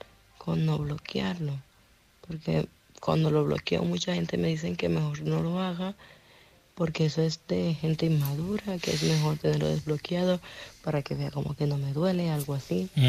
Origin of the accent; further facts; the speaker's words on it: Zaragoza, Aragon, Spain; soy de Zaragoza, y quisiera contar mi historia.